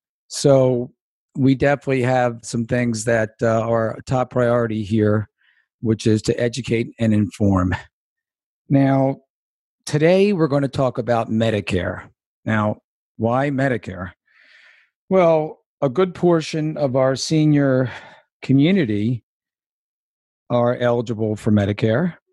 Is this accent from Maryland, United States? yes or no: yes; Baltimore, Maryland, United States; I'm a Ravens fan. I'm from Baltimore